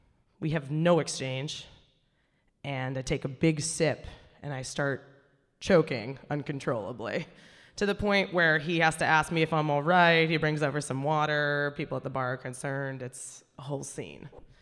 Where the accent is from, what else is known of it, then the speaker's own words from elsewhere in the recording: New Hampshire, United States; Like, I'm from New Hampshire. I'm from the Northeast.